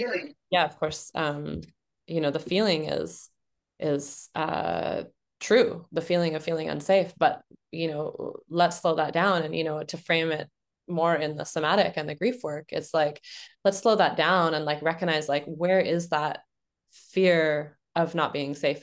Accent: Ireland; me as an Irish person, the Irish genocide is present in my body.

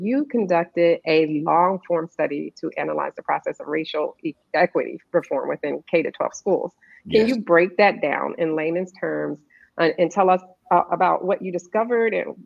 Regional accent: Philadelphia, Pennsylvania, United States; Now, I'm from Philly, too, and I also attended Temple University.

